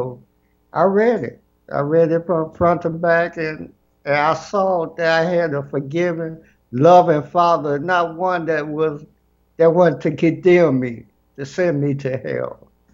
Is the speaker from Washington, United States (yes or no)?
no; Chicago, Illinois, United States; born there; Well, I was born in Chicago, on the south side of Chicago, and I was raised up as a Baptist.